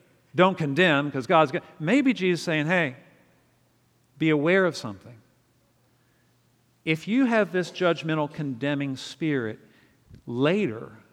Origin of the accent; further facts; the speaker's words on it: Winchester, Virginia, United States; especially if you're raised in Virginia, where I was raised out in the Shenandoah Valley.